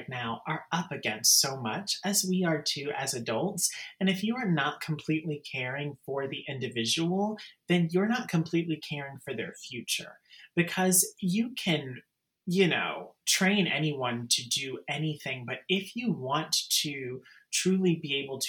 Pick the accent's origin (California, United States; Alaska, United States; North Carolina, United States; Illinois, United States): North Carolina, United States; Raleigh; what I will definitely say that I learned most from the elders and from the people in my life growing up in Raleigh, North Carolina